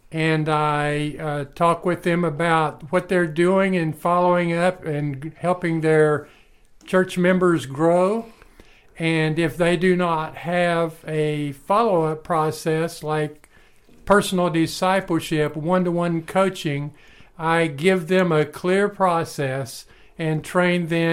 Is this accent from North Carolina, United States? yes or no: yes; North Carolina, United States; I grew up in North Carolina and came on staff with Campus Crusade for Christ way back when I was 24 years old. I'm 75 now.